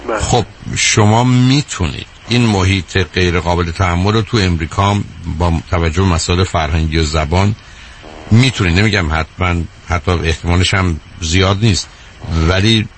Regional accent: Iran; به عنوان یه ایرانی که 30 سالمه

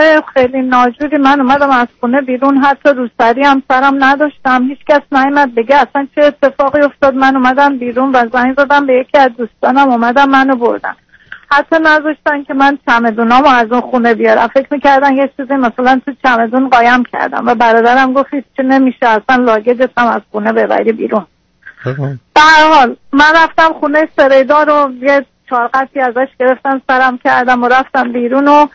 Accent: Iran; moved away as an adult; وقتی که از ایران در اومدم

